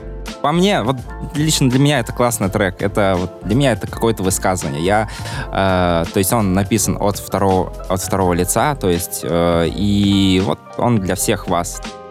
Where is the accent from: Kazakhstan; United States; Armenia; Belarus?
Kazakhstan; moved away as an adult; я же из Казахстана, и я вот приехал первый раз в Москву, получается, в 18. Мне было 18, так.